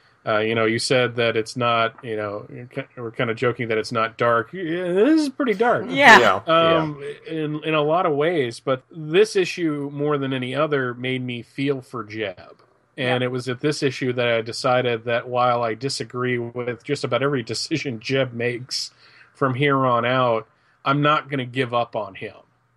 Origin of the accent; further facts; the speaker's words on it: Pennsylvania, United States; I grew up mostly in Pennsylvania.